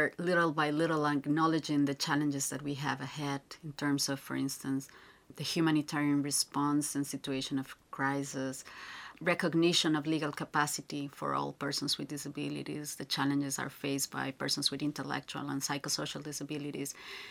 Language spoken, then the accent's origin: English; San José, Costa Rica; I'm 39 years old, and I was born in San Jose, which is the capital of Costa Rica.